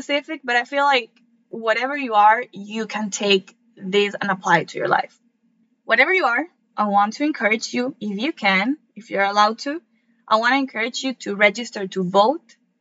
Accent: Venezuela; I want you to know that I come from Venezuela. It is an incredible country, and I love my country so much.

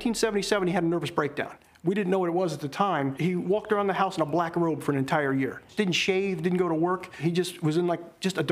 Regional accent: Maryland, United States; and we're not from Florida, we're from Maryland.

